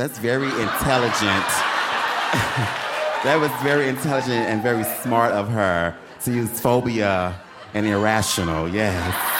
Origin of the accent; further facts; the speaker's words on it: Atlanta, Georgia, United States; Well, I'm not from here, so do they have it here? Yes. Okay, yes, yes. I'm from Atlanta, so this is my first time in Asheville.